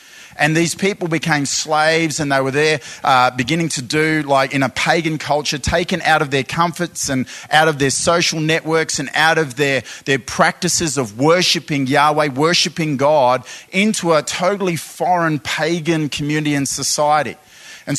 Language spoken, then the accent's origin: English; South Australia, Australia; I can say that because I'm from South Australia.